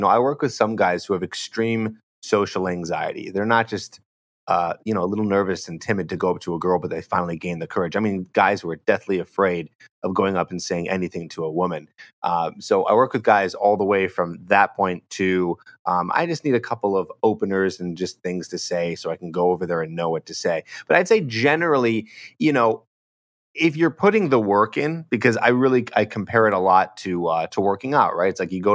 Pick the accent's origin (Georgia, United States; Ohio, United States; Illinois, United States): Illinois, United States; Chicago; moved away as an adult; now in Los Angeles, United States; When I was in my early 20s and I moved to Los Angeles from Chicago, I didn't know anybody.